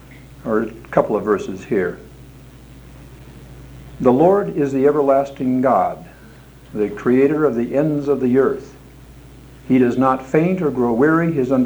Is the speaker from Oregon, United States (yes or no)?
yes; Portland, Oregon, United States; and I come from Portland, Oregon, for those who may be new to the class today.